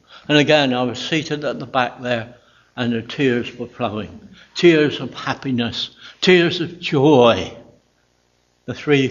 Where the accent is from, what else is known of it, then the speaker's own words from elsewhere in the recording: Pakistan; born there; And there was a war in Afghanistan, and where I was born was near the Khyber Pass, where my father was in the British Army.